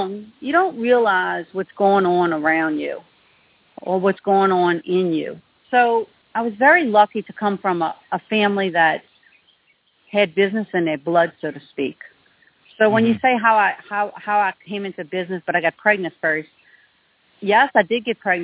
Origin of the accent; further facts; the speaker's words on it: Chalmette, Louisiana, United States; also born or lived in New Orleans; But we grew up in Chalmette. I came out my mother's womb at Hotel Du Hospital. My parents lived in New Orleans in the very beginning of our lives. And then they went to Chalmette.